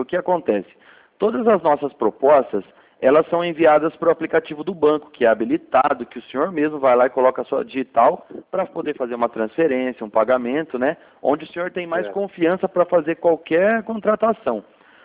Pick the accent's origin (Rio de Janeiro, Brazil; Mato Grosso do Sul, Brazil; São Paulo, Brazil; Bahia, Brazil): São Paulo, Brazil; Limeira; Não, eu sou de Limeira.